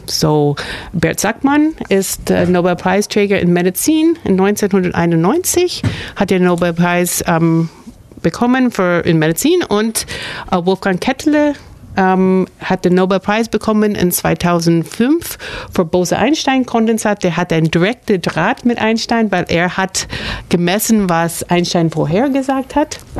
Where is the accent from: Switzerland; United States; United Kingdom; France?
United States; German is a second language; now in Ulm, Germany; lebe in Ulm seit 2009. Wie alle Hörer hören, bin ich kein Deutscher, sondern Amerikanerin, deswegen eine komische Aussprache.